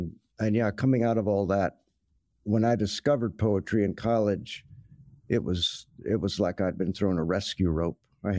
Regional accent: Snyder, Texas, United States; Yeah, I grew up in West Texas, a little town called Snyder. We moved there when I was a kid, probably 8 or 9.

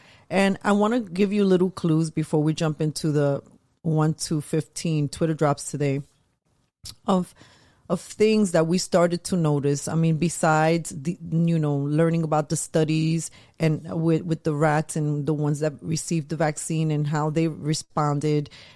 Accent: New York, United States; I'm from New York. I was working that day in the city when the Twin Towers, oh boy, with the World Trade Center went down

